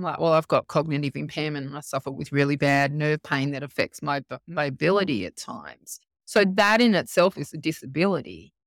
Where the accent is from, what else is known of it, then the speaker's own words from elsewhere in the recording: Geelong, Victoria, Australia; I'm from Geelong, Victoria.